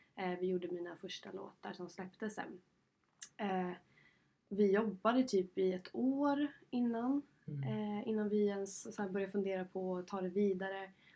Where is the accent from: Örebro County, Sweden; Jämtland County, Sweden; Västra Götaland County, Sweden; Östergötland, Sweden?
Jämtland County, Sweden; now in Stockholm, Sweden; Jag är från Norrland, uppe, eller Jämtland måste man väl säga. Uppväxt där, flyttade till Stockholm när jag var typ 19.